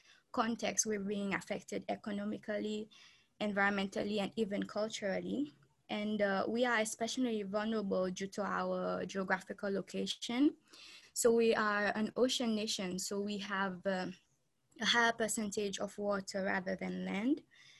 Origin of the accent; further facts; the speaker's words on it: Seychelles; I'm from the Seychelles and we're an archipelago of 115 islands. It is found on along the east coast of Africa and in the Indian Ocean.